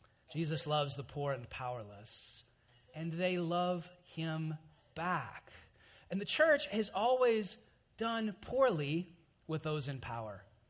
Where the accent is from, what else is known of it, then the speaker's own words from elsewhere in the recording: Charlotte, North Carolina, United States; Charlotte, North Carolina is my home state, home largest city. I've lived there. A lot of my closest friends are there.